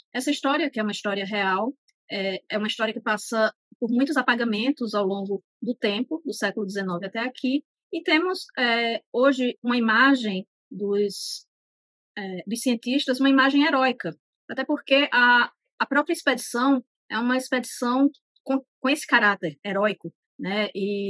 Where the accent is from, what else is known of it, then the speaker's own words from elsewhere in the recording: Arcoverde, Pernambuco, Brazil; also born or lived in Recife; eu sou escritora brasileira, nasci em Recife, Pernambuco, vivi a maior parte da minha juventude em Arco Verde, interior pernambucano, o que me faz considerar Arco Verde a minha cidade de coração